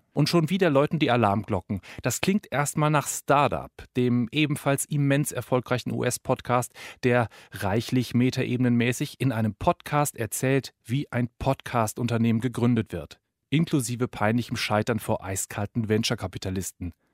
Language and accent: German; Lower Saxony, Germany; Ich komme auch aus dem Emsland. Haselünne ist von meiner Heimatstadt auch nur 20 Minuten entfernt.